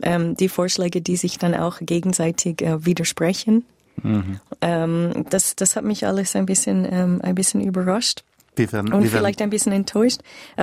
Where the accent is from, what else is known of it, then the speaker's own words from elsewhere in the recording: Canada; Aber ich muss sagen, als Kanadierin kommt mir das auch sehr bekannt vor